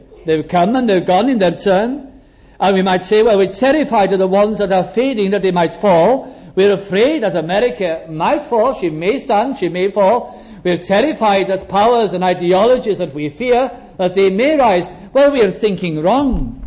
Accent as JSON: {"language": "English", "region": "Wales", "country": "United Kingdom", "said": "Although I am myself a Welsh person and living in Britain and belonging to the United Kingdom"}